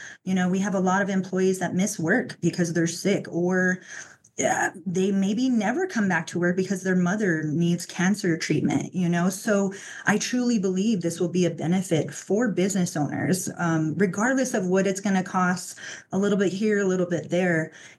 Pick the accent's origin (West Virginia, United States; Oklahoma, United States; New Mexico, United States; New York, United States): New Mexico, United States; moved away as an adult; So I grew up in New Mexico, moved away as soon as I turned 18, just wanted to explore, you know, what was out there in the world. So I ended up in Los Angeles